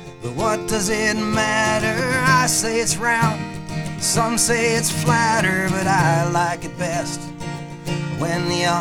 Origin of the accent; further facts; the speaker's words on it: Red Deer, Alberta, Canada; and I'm from Red Deer, Alberta.